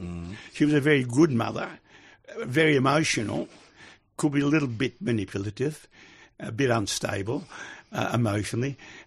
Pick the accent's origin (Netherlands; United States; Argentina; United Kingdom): Netherlands; now in Australia; So that was one reason why we emigrated from Holland to Australia.